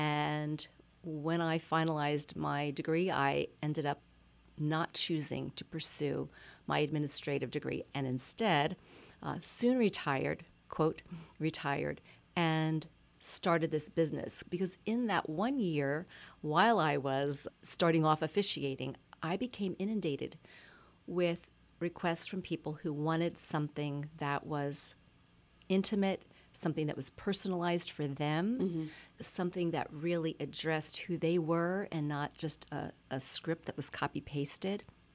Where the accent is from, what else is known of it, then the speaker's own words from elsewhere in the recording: Pennsylvania, United States; now in Lehigh Valley, United States; Well, I have been living in the Lehigh Valley most of my adult life. I grew up outside of Philadelphia and ended up making this place my home.